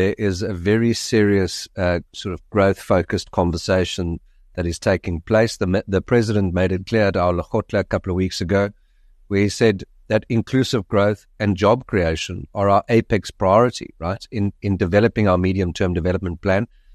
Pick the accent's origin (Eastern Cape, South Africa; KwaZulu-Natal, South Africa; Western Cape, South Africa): Eastern Cape, South Africa; Gqeberha; I'm back in Gqeberha, which is my hometown